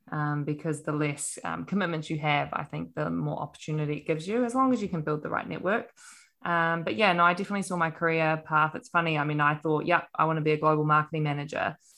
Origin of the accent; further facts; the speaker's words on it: Auckland, New Zealand; but I'm from Auckland.